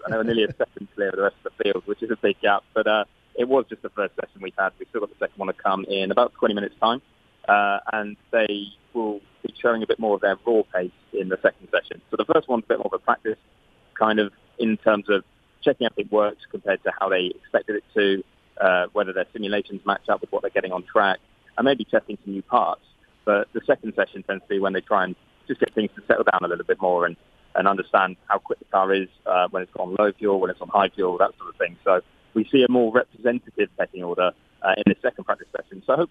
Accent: United Kingdom; as a Brit

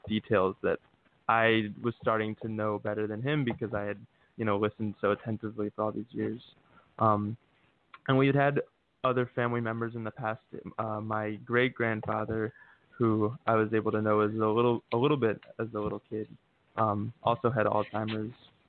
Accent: Philadelphia, Pennsylvania, United States; moved away as an adult; now in Los Angeles, United States; I'm currently located in L.A. I grew up in Philadelphia and spent a lot of time in my Northeast, but about a year ago moved out here.

